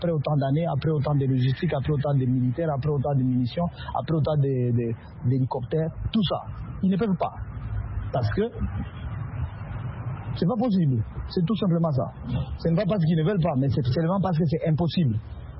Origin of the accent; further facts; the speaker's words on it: Kama, Maniema, DR Congo; quand j'étais chez nous au Maniema, à Kama, où j'étudiais aux humanités.